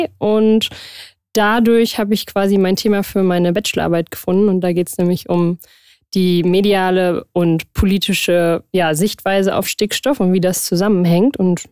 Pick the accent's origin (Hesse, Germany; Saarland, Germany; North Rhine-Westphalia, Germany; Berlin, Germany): North Rhine-Westphalia, Germany; Münster; Also ich komme aus Münster, aus einem relativ ländlichen Bereich, Gievenbeck, und bin auch zwischen Bauernhöfen aufgewachsen. Ich selbst oder meine Familie hatte keinen, aber wir sind da immer zwischen aufgewachsen